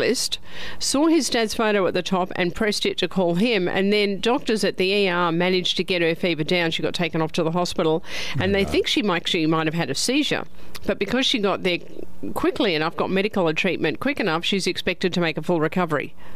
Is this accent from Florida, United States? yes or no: yes; Melbourne, Florida, United States; I thought, oh no, not my hometown, Melbourne, Florida, though.